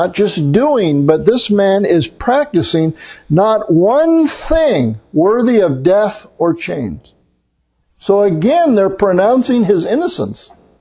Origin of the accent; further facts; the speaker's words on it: United States; born there; I was born in America, a Christian nation, therefore I'm a Christian.